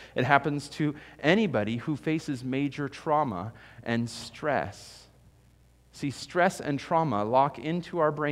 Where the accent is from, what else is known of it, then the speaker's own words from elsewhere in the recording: United States; I'm an American. I'm middle class.